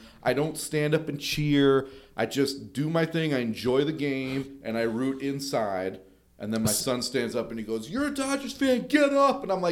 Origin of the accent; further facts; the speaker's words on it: Los Angeles, California, United States; You know, I'm from Los Angeles. You say things about my teams, and I'm going to get pretty upset about it